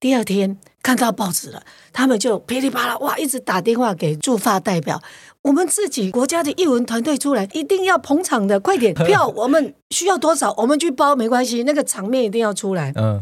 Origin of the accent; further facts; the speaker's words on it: Taiwan; 心里想一想，不是的，我是台湾的。